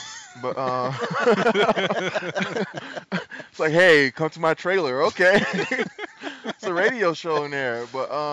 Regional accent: San Diego, California, United States; Well, I'm originally from San Diego. I was born in I'm a Navy brat.

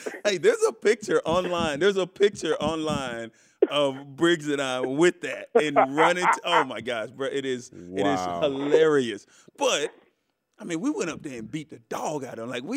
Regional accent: Florida, United States; I'm from Florida. I didn't know anything about the rivalry when I got here.

